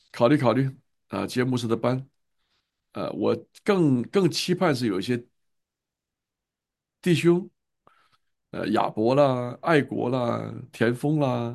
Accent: China; 我也是在中国大陆出生成长的，我是经过文化大革命的。

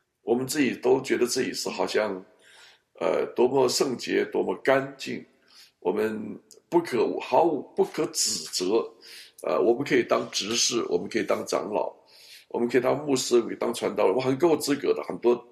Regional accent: Guangzhou, Guangdong, China; 我记得我小的时候啊，我在广州长大

